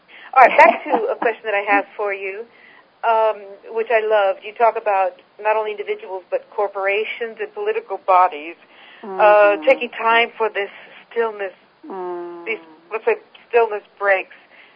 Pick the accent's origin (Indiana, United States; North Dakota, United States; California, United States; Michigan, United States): California, United States; San Francisco; since I'm from San Francisco, which is anything can happen land